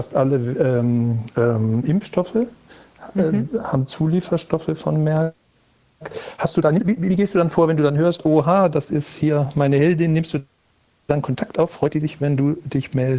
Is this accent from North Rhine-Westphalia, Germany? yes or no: no; Walldorf, Baden-Württemberg, Germany; Ich stamme ja aus Walldorf, kenne mich da auch ein bisschen aus.